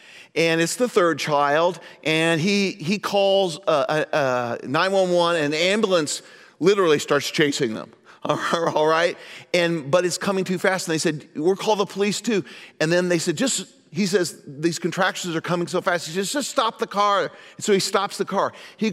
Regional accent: Indianapolis, Indiana, United States; we were going back to my hometown in Indianapolis

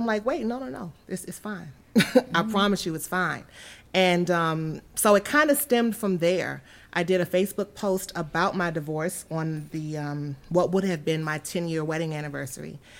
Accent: Washington, District of Columbia, United States; Well, I am a true Washingtonian, literally born and raised in Washington, D.C. I'm very proud of that.

